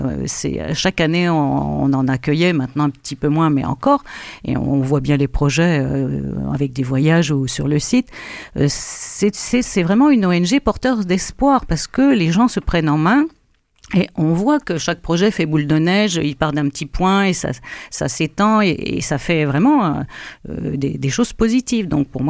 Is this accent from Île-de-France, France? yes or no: yes; Corbeil-Essonnes, Île-de-France, France; je viens d'une communauté comment dire multiraciale. Je suis de Corbeil-Essonne, de la chapelle des Saint-Joseph des Tarterets, où il y a toutes les races, enfin vraiment toutes les couleurs.